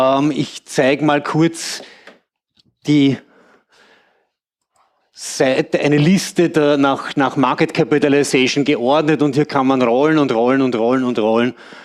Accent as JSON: {"language": "German", "town": "Eisenstadt", "region": "Burgenland", "country": "Austria", "said": "Eisenstadt ist eine hübsche, schmucke Kleinstadt, ein paar Bilder von dort, damit Sie sehen, wo ich herkomme."}